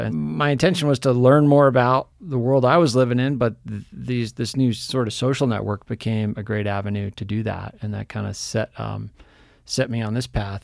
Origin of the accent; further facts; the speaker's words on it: New Hampshire, United States; So I grew up in New Hampshire, and wildfire wasn't really much of a thing.